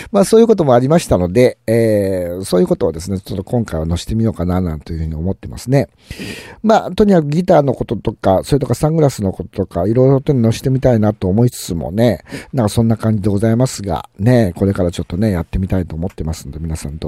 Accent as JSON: {"language": "Japanese", "region": "Aichi", "country": "Japan", "tie": "born or raised there", "said": "この私のね、地元愛知県ね、こちらの方でもですね"}